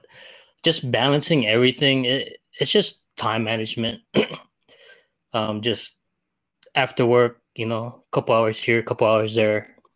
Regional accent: Philippines; I'm Filipino

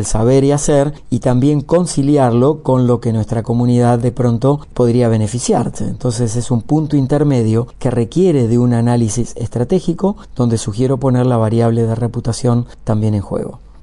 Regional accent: Buenos Aires Province, Argentina; Empecé a los 8 años haciendo un programa de radio en mi pueblo, unos 300 kilómetros al sur de Buenos Aires.

